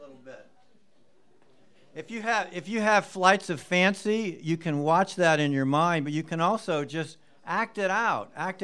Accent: Southern United States, United States; And my mama, I'm from the South, she taught me how to pray.

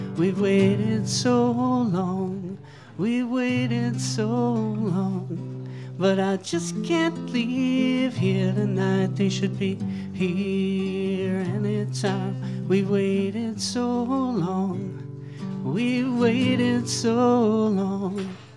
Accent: Pennsylvania, United States; Okay, I'm from Pennsylvania. I've been out here for a couple of days

